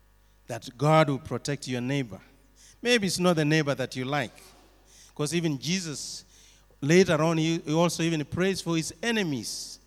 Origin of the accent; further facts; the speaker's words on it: Kenya; born there; In the country that I was born in Kenya, we have gone through election